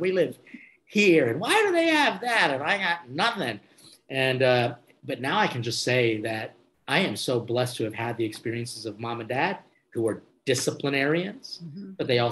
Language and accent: English; Philippines; Being Filipino, I think hospitality is what we do.